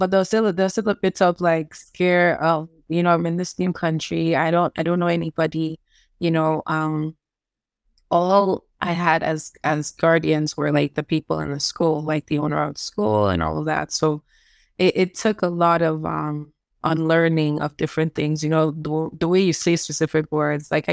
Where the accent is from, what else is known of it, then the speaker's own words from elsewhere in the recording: Ikket, Akwa Ibom, Nigeria; also born or lived in Benin City, Nigeria; I'm from Akwa Ibom State in Nigeria. I grew up in Ikket. Akwa Ibom State, not Calabar.